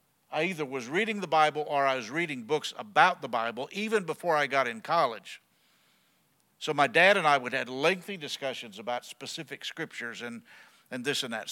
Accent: Wilmore, Kentucky, United States; And I grew up in Wilmore, Kentucky, which some of y'all know what that means and some of you don't.

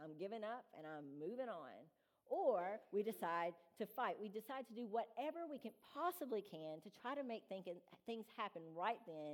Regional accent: Kentucky, United States; I went home to my hometown in Muhlenberg County, and yes, we identify by county because the town is too small

